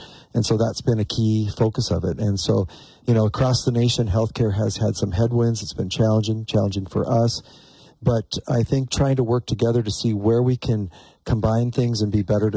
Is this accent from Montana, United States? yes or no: yes; Montana, United States; I grew up in Eastern Montana, so this is home for me.